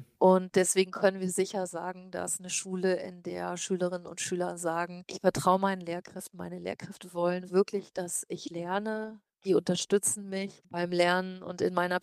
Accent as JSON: {"language": "German", "region": "Rhineland-Palatinate", "country": "Germany", "tie": "born or raised there", "said": "Ich bin ja auch in Rheinland-Pfalz aufgewachsen auf dem Land"}